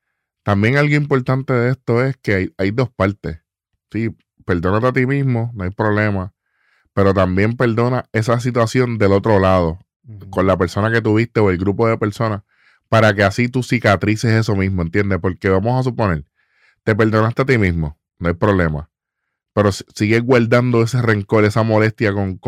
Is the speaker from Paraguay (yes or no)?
no; Puerto Rico; moved away; Por cosas como esta, me fui de Puerto Rico.